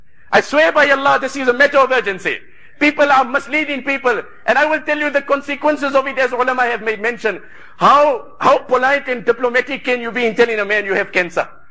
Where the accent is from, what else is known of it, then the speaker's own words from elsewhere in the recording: South Africa; brother, I don't know you, you don't know me, I'm from South Africa